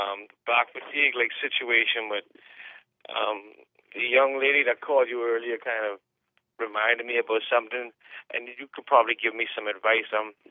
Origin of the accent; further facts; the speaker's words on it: Bahamas; I'm from the Bahamas